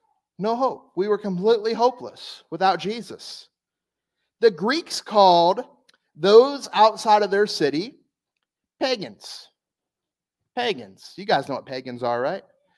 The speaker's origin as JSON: {"language": "English", "town": "Miami", "region": "Florida", "country": "United States", "also_born_or_lived": "West Palm Beach", "said": "And this is one of the things I love about being American, because we are just so mixed in culture, DNA. Again, I came from by Miami and West Palm Beach."}